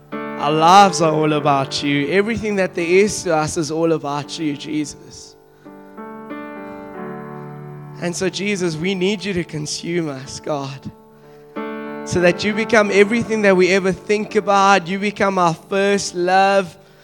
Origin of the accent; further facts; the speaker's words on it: Cape Town, Western Cape, South Africa; also born or lived in Democratic Republic of the Congo; now in Johannesburg, South Africa; And I was born in the DRC. I grew up in Cape Town, for the guys that don't know.